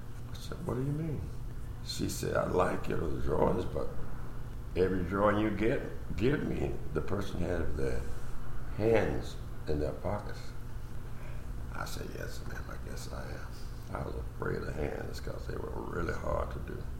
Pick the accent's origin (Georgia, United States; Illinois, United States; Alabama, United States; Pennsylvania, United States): Alabama, United States; Birmingham; Well, I'm from Alabama. Birmingham. You ever heard of Birmingham?